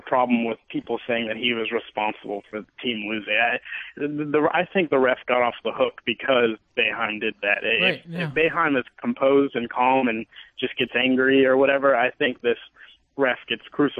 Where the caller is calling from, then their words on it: Stafford, Virginia, United States; Calling from Stafford, Virginia.